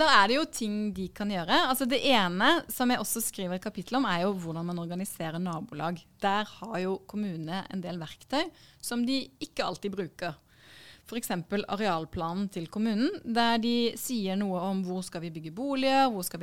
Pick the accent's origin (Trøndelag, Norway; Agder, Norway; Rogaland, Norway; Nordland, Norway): Agder, Norway; Grimstad; fordi jeg har vokst opp i Grimstad, og jeg skriver litt om min oppvekst